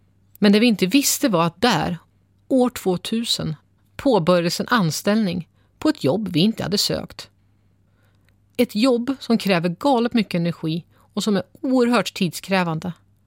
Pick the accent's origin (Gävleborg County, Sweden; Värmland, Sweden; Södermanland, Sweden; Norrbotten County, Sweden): Södermanland, Sweden; Eskilstuna; born there; Jag föddes 1979 i Eskilstuna.